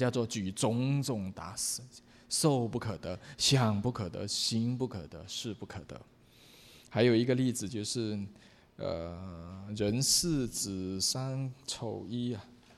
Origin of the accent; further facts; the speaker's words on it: Malaysia; 我是马来西亚人